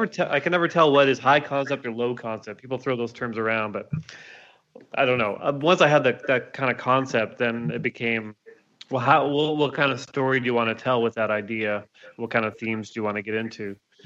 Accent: Toronto, Ontario, Canada; we're both from Toronto and friends

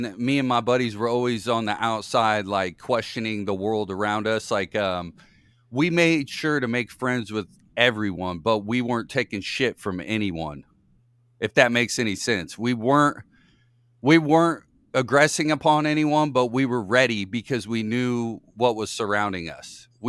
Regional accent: Indiana, United States; I'm from Indiana. So, you know, Larry Bird was God.

